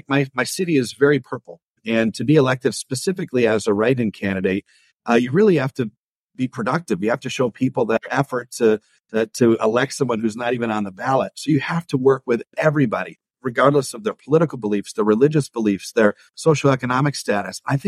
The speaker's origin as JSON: {"language": "English", "region": "Michigan", "country": "United States", "said": "We recognize we're blessed. We have a beautiful state."}